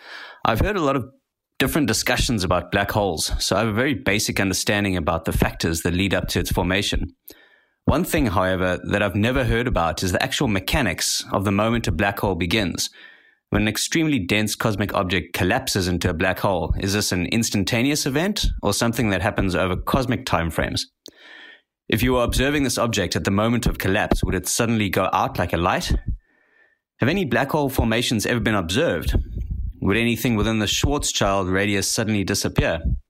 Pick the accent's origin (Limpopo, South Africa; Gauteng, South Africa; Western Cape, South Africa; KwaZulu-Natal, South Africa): Western Cape, South Africa; Cape Town; I'm from Cape Town, South Africa.